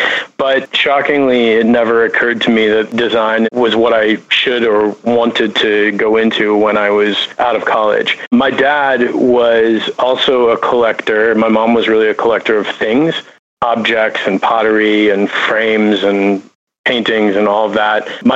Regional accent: Minneapolis, Minnesota, United States; So you have to picture a kid growing up in suburban Minneapolis with a incredible amount of hair product basically every day.

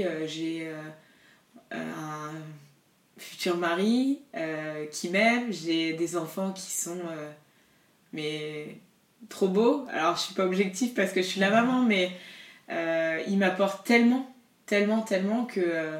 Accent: Brittany, France; chez nous, en Bretagne, on a pas beaucoup d'endroits pour où les enfants puissent jouer ou des choses comme ça. C'est beaucoup plus la nature, en fait.

